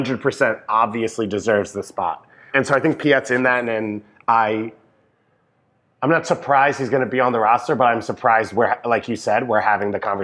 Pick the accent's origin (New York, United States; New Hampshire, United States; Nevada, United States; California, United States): New York, United States; Yeah, as a New Yorker, Devang, I'm disgusted by your East Coast bias.